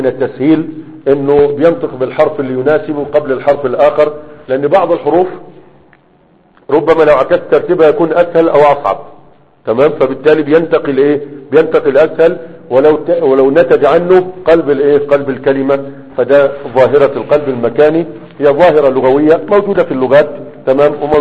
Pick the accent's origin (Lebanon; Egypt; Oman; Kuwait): Egypt; ربما مش موجودة عندك لكن كانت موجودة عندنا في مصر في بداية في بداية المسرح